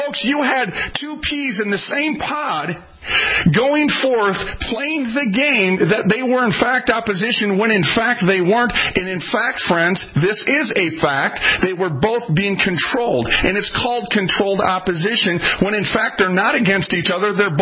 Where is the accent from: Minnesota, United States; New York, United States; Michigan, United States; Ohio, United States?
Minnesota, United States; Minneapolis; I'm from North Minneapolis.